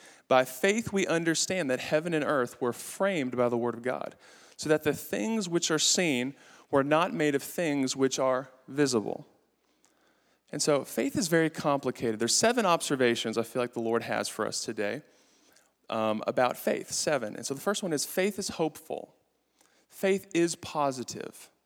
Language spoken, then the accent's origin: English; Southern United States, United States; I'm from the South, then grew up on the mission field, and she was from New York.